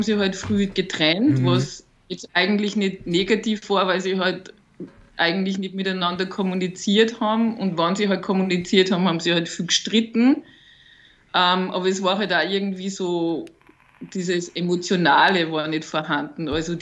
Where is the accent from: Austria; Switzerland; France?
Austria; ich bin 37 Jahre, ich bin aus Österreich, lebe da in einer größeren Stadt, bin aber eigentlich vom Land.